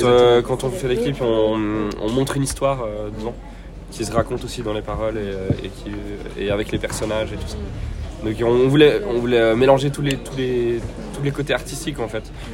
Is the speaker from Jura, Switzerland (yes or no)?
no; Geneva, Switzerland; On est suisse